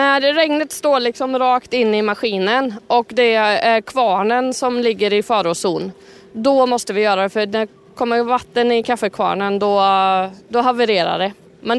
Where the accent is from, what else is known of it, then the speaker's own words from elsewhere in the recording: Tibro, Västra Götaland County, Sweden; Vi kommer från Stenungsundstrakten, även om jag är uppvuxen här i Tibro.